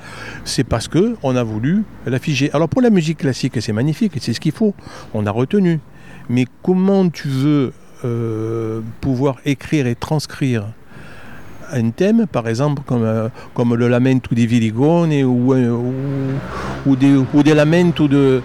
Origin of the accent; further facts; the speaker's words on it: Corsica, France; je me suis intéressé très tôt à la musique traditionnelle corse, puisque je suis corse